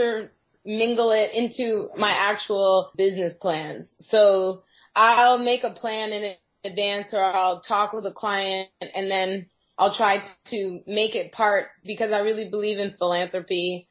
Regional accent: Los Angeles, California, United States; born there; I planned to come back to LA because I was born in Hollywood.

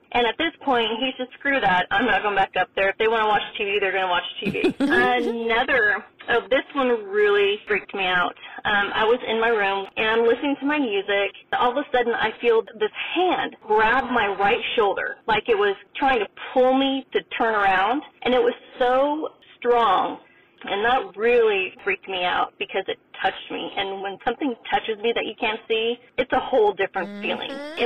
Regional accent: Pismo Beach, California, United States; I grew up in Central California, Pismo Beach area. We moved into this brand new home in this development

